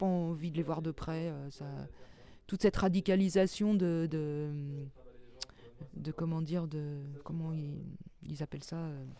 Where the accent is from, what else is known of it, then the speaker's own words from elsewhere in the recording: Paris, Île-de-France, France; moved away as an adult; Je suis parisienne d'origine. J'ai quitté Paris en 88.